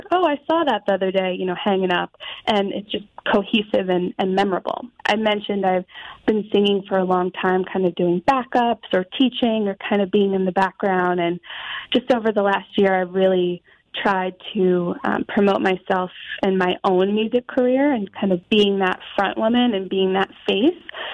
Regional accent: Somers, New York, United States; now in South Salem, United States; I grew up in Westchester. I'm from Somers, New York, and now I live in South Salem.

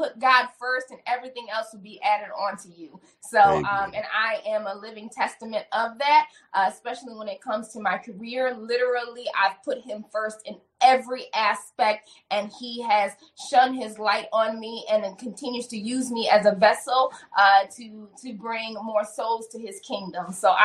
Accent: Bartlett, Illinois, United States; moved away as an adult; also born or lived in Chicago / New York; in Chicago, my hometown, Bartlett, Illinois.

